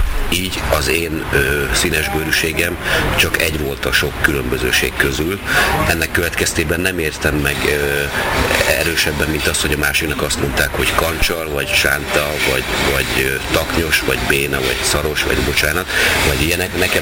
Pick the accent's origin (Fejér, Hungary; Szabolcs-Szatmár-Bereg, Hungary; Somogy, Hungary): Szabolcs-Szatmár-Bereg, Hungary; Berkesz; hivatalosan 18 éves koromig, tehát nagykoromig állami gondozott voltam. Ennek következtében az intézetben, ahol én nőttem, fölnőttem, cseperedtem, 8 éves koromtól voltam ott, egy Berkesz nevű faluban volt egy ilyen gyermekotthon